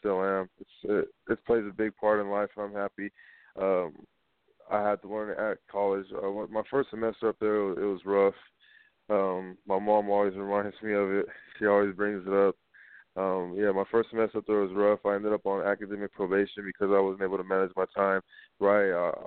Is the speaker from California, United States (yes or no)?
yes; San Jose, California, United States; Yeah, I'm from Eastside San Jose, California.